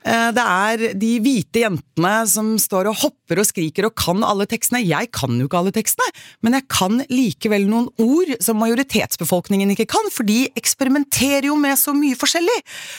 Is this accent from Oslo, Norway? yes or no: yes; Oslo, Norway; jeg født og oppvokst I Oslo